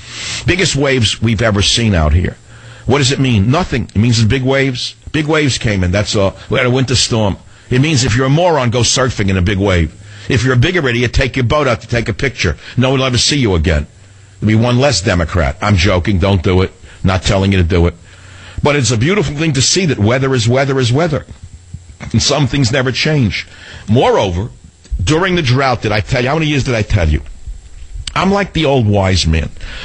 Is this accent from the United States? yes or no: no; Nigeria; I want to carry the groceries out of my head. I'm from Nigeria.